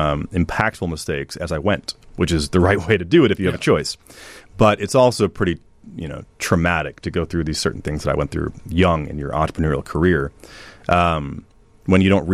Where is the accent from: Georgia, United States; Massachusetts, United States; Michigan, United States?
Michigan, United States; being very frustrated by the inefficiency of the computer repair shop in my hometown in Michigan